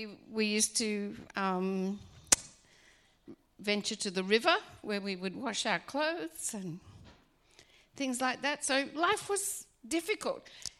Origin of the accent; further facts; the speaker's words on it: Wangaratta, Victoria, Australia; born there; I was born in Victoria in a little place called Wangaratta.